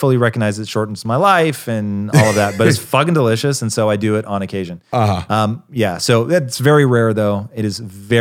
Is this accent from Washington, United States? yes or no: yes; Tacoma, Washington, United States; I grew up in Tacoma, homie.